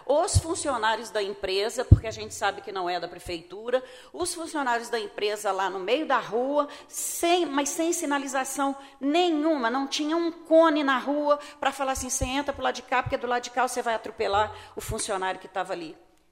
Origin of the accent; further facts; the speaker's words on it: Brazil; Com todo respeito, eu sou brasileira